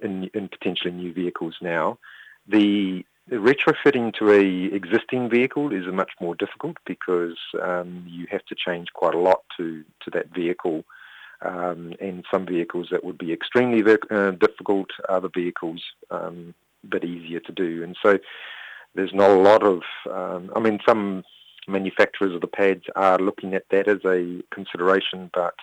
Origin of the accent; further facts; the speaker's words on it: New Zealand; Yeah, well, I'm obviously from New Zealand. Aotearoa